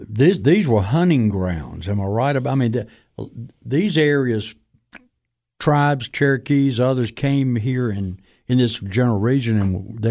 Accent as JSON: {"language": "English", "town": "Meridian", "region": "Mississippi", "country": "United States", "said": "We were talking before we started off air about I'm from Mississippi. I'm Choctaw. I believe that's right. A Meridian."}